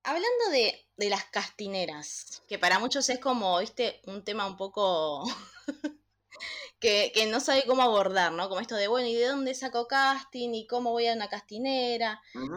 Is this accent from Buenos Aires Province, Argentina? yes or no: yes; Tandil, Buenos Aires Province, Argentina; now in Buenos Aires, Argentina; Por ejemplo, en mi caso, cuando me mudé de Tandil a Buenos Aires, venía como diciendo, no, en Buenos Aires voy a encontrar tal cosa y tal otra.